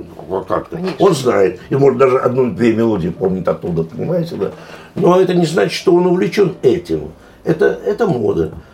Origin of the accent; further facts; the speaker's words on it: Moscow, Russia; born there; Моя мама жила в Москве, и я вообще родился в Москве